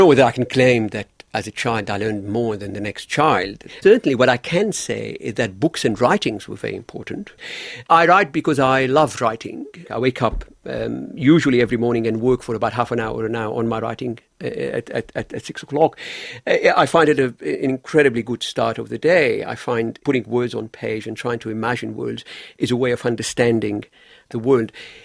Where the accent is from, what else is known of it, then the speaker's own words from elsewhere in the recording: Lebanon; now in Australia; growing up in Lebanon and experiencing violence, you know, growing up in war